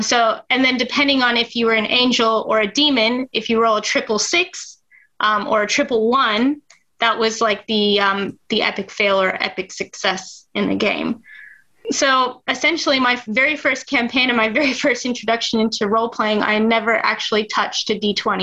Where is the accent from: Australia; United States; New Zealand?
Australia; Queensland; So there's lots of little towns, but if you ask anyone, we're from the Sunny Coast or the Sunshine Coast. But yeah, so where we are, it's kind of a smaller kind of sleepy surfer town sort of vibe.